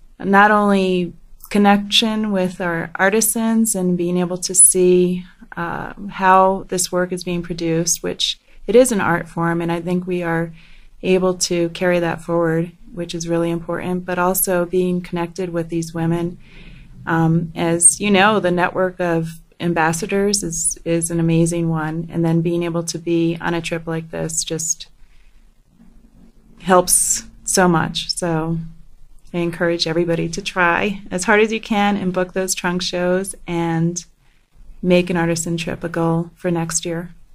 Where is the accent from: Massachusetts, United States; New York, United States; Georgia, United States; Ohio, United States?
Ohio, United States; Hudson; I'm from Hudson, Ohio